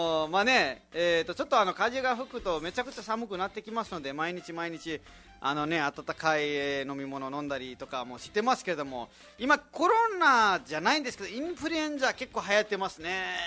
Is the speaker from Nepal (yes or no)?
yes; Dang, Lumbini Province, Nepal; カトマンズも行きますし、ダング自分の実家にも行きますので、はい、あとお父さんお母さんにも会ってこようかなと思ってますね。